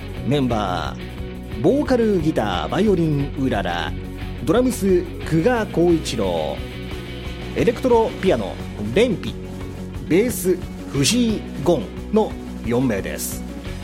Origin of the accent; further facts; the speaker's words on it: Nagasaki, Japan; まあ、長崎、僕の地元もそうなんですけど、サバの刺身が食べられるんですよね。